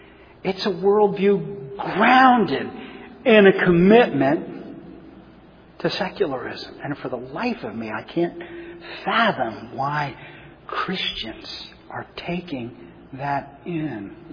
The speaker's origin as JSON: {"language": "English", "region": "the South", "country": "United States", "said": "Looky here, as my mama would say. Looky here, I'm from the South."}